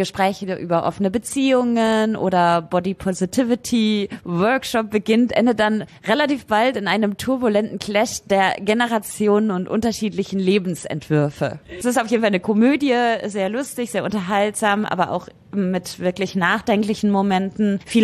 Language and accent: German; Lüdinghausen, North Rhine-Westphalia, Germany; ich komme aus Lüdinghausen.